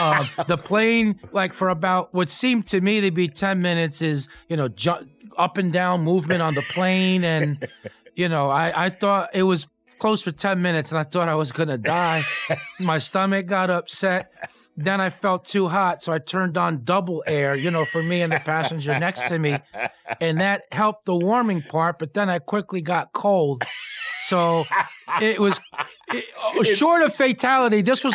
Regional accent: Peekskill, New York, United States; No, I grew up in Peekskill in Westchester County. I grew up in an apartment complex known as Crossroads.

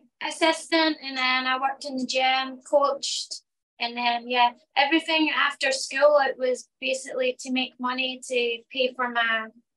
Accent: Scotland, United Kingdom; I'm from Scotland, he's American.

